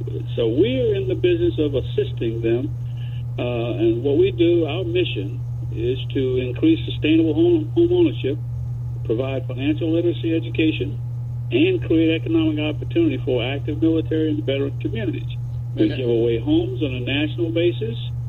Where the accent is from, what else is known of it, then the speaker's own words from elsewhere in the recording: Montgomery, Alabama, United States; Yes, I'm from Montgomery, Alabama.